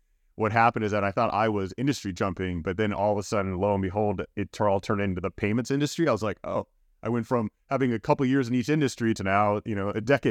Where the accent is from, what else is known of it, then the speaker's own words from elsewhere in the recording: Miami, Florida, United States; Yeah, so I mean, growing up in South Florida, definitely, you know, pretty much in Miami for the most of my life